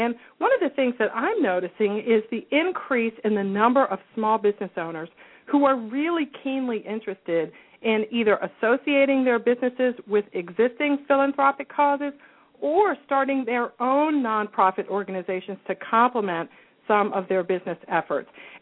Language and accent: English; Washington, District of Columbia, United States; He lives in Washington, D.C., which is my hometown, as you know, and he joins us from his offices there.